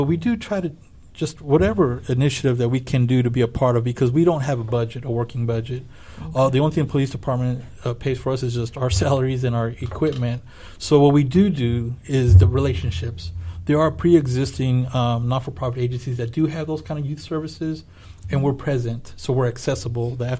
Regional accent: United States; first language Spanish; I grew up on the West Side, and my parents were immigrants, and I remember being frustrated with, you know, the language thing. Being my first language was Spanish

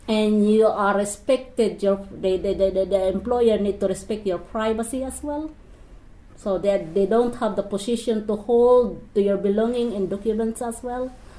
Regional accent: Philippines; English is a second language; now in Ireland; I come from the Philippines, and … And I think I stayed in the state for 13 years now.

